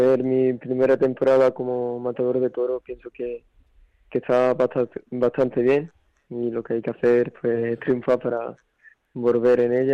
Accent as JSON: {"language": "Spanish", "town": "Chiclana de la Frontera", "region": "Andalusia", "country": "Spain", "tie": "born there", "moved": "as an adult", "said": "debo resaltar que nací en Chiclana y con 18 años sí que me fui para Béziers"}